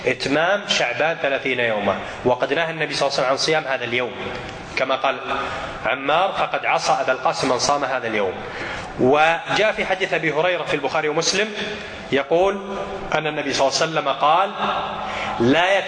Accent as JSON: {"language": "Arabic", "country": "Kuwait", "said": "أن في بلدنا الكويت هنا العبرة عندنا"}